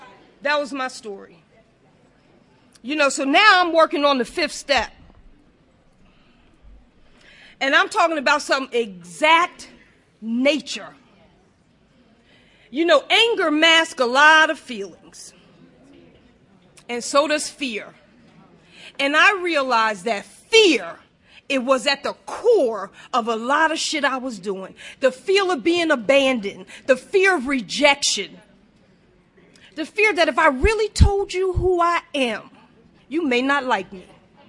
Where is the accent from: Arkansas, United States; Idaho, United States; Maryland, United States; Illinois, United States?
Maryland, United States; Hagerstown; I am from Hagerstown, Maryland, almost heaven area.